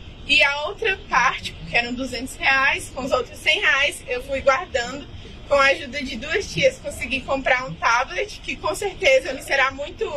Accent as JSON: {"language": "Portuguese", "town": "Ceilândia", "region": "Federal District", "country": "Brazil", "said": "Eu sou da Zona Rural da Ceilândia, em Cranove, no DF."}